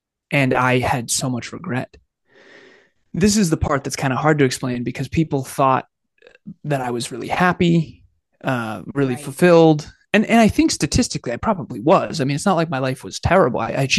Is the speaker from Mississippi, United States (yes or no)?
no; Massachusetts, United States; And born and raised in Massachusetts, born in 1988. I'm 37 now